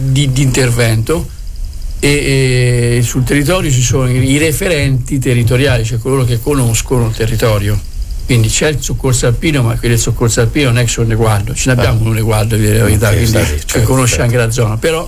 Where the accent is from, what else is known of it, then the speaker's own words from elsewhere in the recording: Perugia, Umbria, Italy; now in Gualdo Tadino, Italy; perché io sono perugino di nascita, cresciuto a Perugia, trapiantato l'85 Guadalino